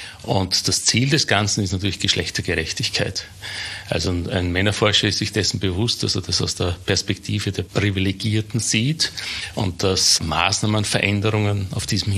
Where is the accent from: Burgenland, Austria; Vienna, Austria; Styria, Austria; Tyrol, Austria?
Burgenland, Austria; ich bin ein Burgenländer und ein Burgenländer haben manche noch sehr große Familien, auch ich hatte eine Großfamilie